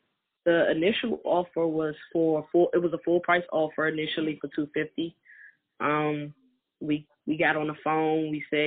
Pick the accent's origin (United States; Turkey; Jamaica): Jamaica; And I'm the Jamaican of the group.